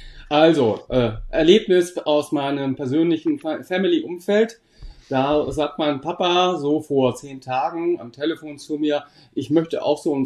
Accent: Hesse, Germany; accent: Hessian; Das mag an meinem hessischen Dialekt liegen

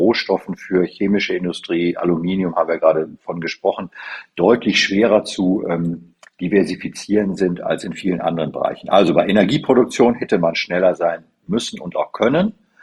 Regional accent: North Rhine-Westphalia, Germany; Ich komme ja aus der Bezirks, aus dem Münsterland

